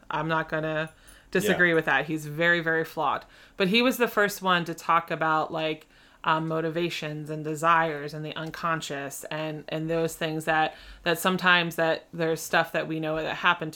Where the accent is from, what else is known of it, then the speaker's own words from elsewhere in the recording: Glenolden, Pennsylvania, United States; So if I grew up outside of Philadelphia, in Delaware County in a town called Glen Olden, it's like a white flight suburb of Philadelphia.